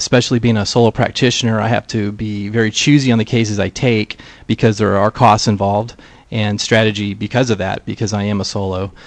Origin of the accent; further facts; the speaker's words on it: Louisiana, United States; Yeah, I'm from Louisiana originally.